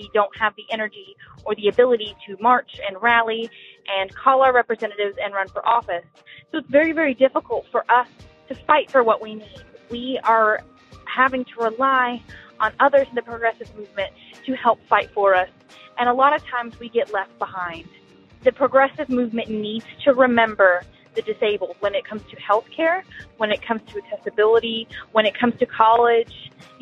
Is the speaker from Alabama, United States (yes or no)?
yes; Alabama, United States; I'm from Alabama.